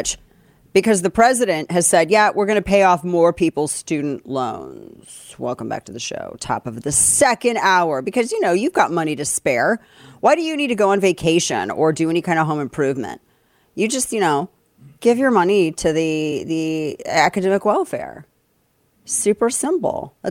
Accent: St. Louis, Missouri, United States; moved away; especially when I look at my hometown of St. Louis. First Congressional District, which is what they redistricted us into after they got rid of the third district, which was right when I moved.

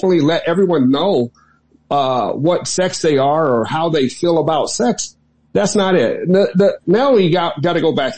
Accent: United States; you know, I grew up in Washington, and back then, and I didn't even know this when I was a young man

